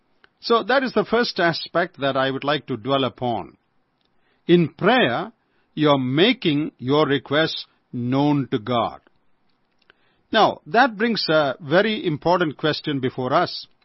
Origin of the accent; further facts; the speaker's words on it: Kerala, India; from Kerala, India.